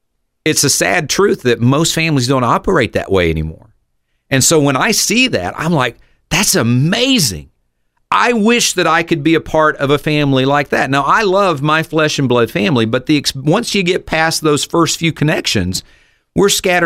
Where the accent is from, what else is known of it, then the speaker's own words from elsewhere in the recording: South Carolina, United States; now in Peoria, United States; And of course, now I'm from South Carolina, she's from Maine, and now we're in Peoria, so we're not close to anybody at all.